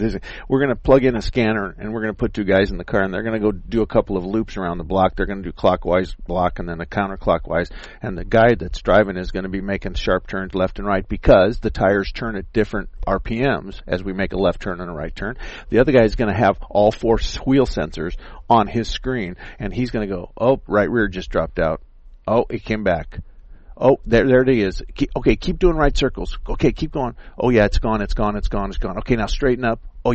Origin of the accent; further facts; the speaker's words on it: Douglas, United States; when I lived as a kid, I was born and raised in Douglas